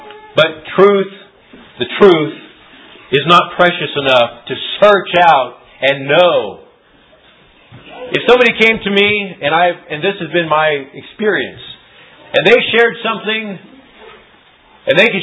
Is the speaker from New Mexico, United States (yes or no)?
yes; Albuquerque, New Mexico, United States; I was raised in Albuquerque. They were interested in the fact that I was raised in Albuquerque. I went to Manzano High School